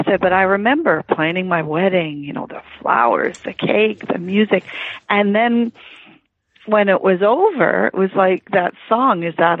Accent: Toronto, Ontario, Canada; moved away; because when I left Toronto, I'm originally from Toronto

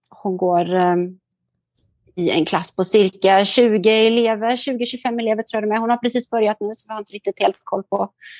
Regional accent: Sweden; now in Singapore; människor hemma i Sverige

